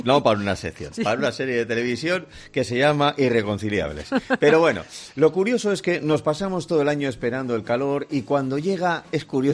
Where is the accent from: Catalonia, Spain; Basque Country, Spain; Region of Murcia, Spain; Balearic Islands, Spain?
Basque Country, Spain; cuando han ido a mi tierra, por ejemplo a Bilbao, dicen, pero ¿cómo puede ser que con este frío y lloviendo estéis en la calle?